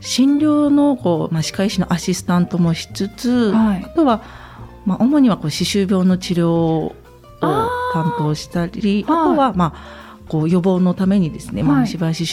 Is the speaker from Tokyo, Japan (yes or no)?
no; Saitama, Japan; now in Hachinohe, Japan; 出身は埼玉出身で